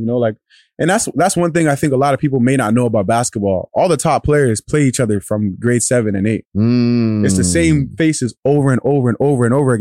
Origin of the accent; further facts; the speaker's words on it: Toronto, Ontario, Canada; cause I'm from a city, you know, I'm from Toronto.